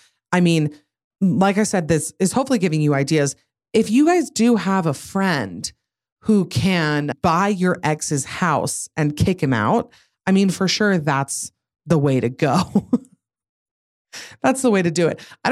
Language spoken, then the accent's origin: English; Idaho, United States; I'm from Idaho and it froze that night.